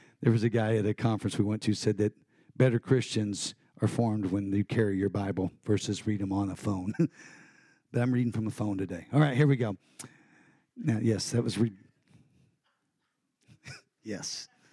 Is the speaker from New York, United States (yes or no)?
no; Texas, United States; because I'm a Texan. Why would I say that? That is stupid. But I'm very proud of it.